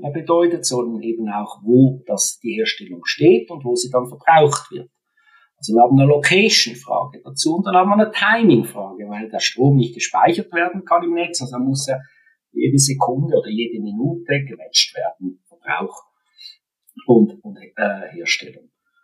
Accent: Switzerland; das sage ich als Schweizer

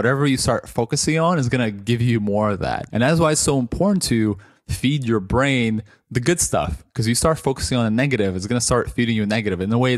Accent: Toronto, Ontario, Canada; now in London, United Kingdom; I grew up mostly in Canada, and I've been in London now for the last 10 years.

